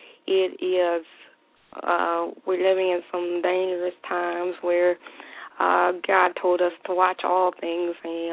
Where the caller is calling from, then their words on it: Georgia, United States; I'm calling from Georgia.